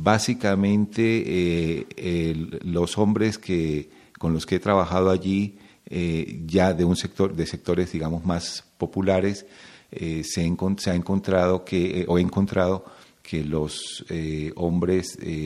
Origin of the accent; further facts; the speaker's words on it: Colombia; now in Cuernavaca, Mexico; soy colombiano-mexicano. Llevo ya 30 años en México y vivo en Cuernavaca.